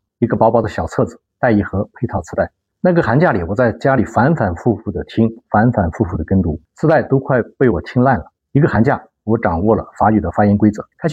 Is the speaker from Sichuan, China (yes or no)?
no; Shandong, China; 我出生在山东农村，初中的时候才搬到城里去。说是城里，其实也就是个小镇。